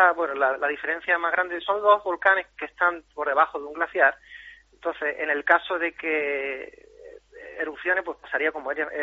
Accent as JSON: {"language": "Spanish", "region": "Extremadura", "country": "Spain", "lives_now": "Iceland", "said": "yo soy extremeño"}